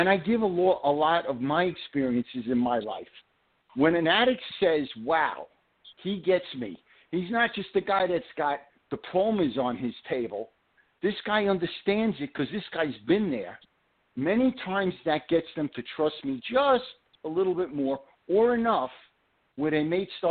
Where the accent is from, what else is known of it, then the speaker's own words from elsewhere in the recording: Brooklyn, New York, United States; I'm more like a guy that was born and raised in Brooklyn than a doctor.